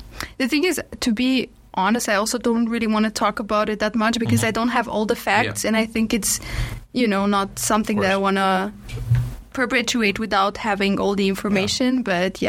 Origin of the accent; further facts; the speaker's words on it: Romania; I mean, I come from Romania, so I did that.